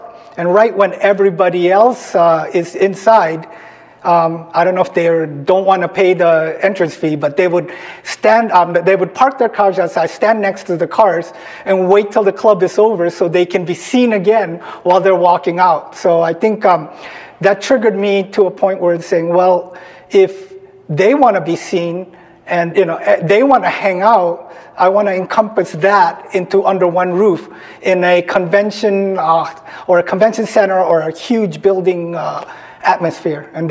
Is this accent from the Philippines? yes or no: yes; Philippines; also born or lived in Tokyo, Japan; now in United States; as a Shinise, I was born in Tokyo, and I was raised in the Philippines